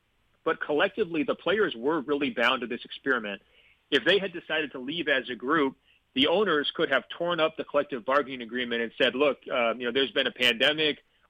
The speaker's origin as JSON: {"language": "English", "region": "Oregon", "country": "United States", "said": "because I'm from Oregon and I like the outdoors a lot."}